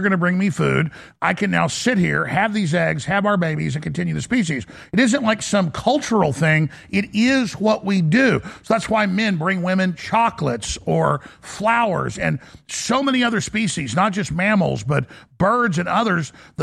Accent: Texas, United States; let me just tell you my experience as a man growing up in Texas with both my grandfathers working, grandma's not working.

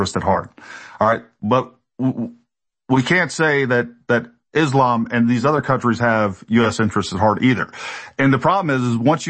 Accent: United States; I am an American. I believe in everything that we stand for

